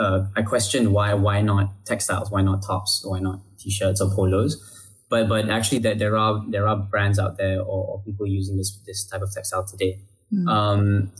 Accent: Malaysia; also born or lived in United Kingdom; I'm born and bred in Malaysia. Actually started engineering in the UK.

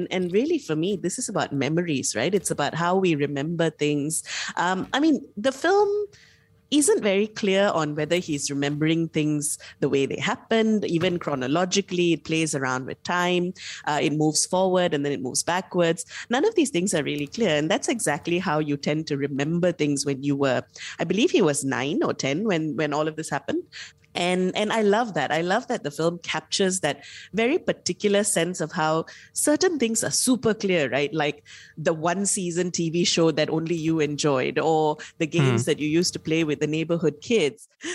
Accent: Malaysia; born or raised there

